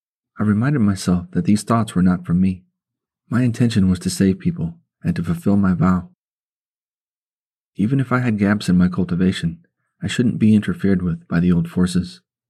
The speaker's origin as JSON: {"language": "English", "country": "China", "accent": "Chinese", "said": "But because my Chinese accent is different, sometimes the people in China had difficulty understanding what I was saying."}